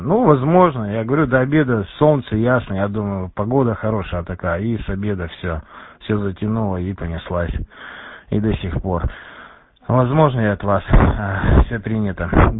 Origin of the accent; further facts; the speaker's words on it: Kostroma, Kostroma Oblast, Russia; now in Kologriv, Russia; сам я из Костромы, город Кострома, но сейчас нахожусь в области, город Кологрив. Город Кологрив, Костромской области.